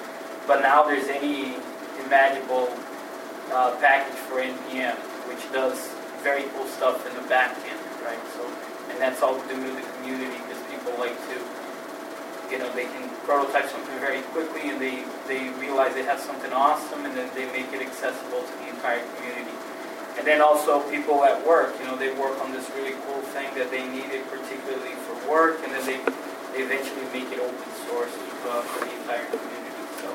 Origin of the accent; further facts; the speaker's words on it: Fall River, Massachusetts, United States; But I grew up here in Fall River